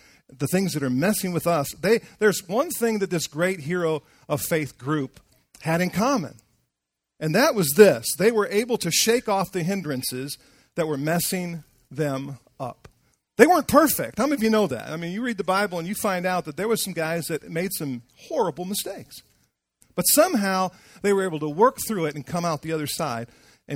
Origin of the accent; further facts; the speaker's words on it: Detroit, Michigan, United States; Sorry, I just say things differently, but, you know, I'm from Detroit, right? From the clubs.